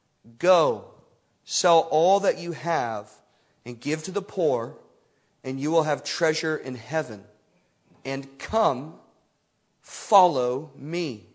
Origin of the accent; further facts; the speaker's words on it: United States; Well, I am the American portion of our evening tonight, so sorry for the voice change.